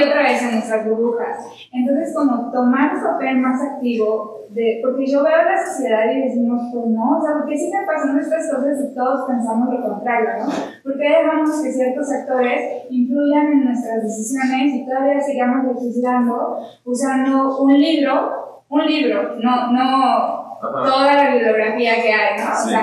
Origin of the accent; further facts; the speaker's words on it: Puebla, Mexico; moved away as an adult; Y yo soy de Puebla y vine aquí porque tienen la mejor licenciatura en matemáticas